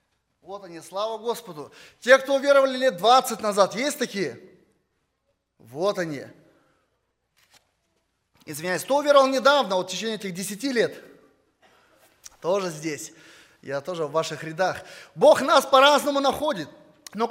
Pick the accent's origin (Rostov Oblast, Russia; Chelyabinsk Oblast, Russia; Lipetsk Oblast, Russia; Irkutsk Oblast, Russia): Irkutsk Oblast, Russia; Irkutsk; я сам коренной сибиряк, родился в городе Иркутске, рядом озеро Байкал, соседи Улан-Удэ, Чита, Красноярск, Алтай. Сибиряк коренной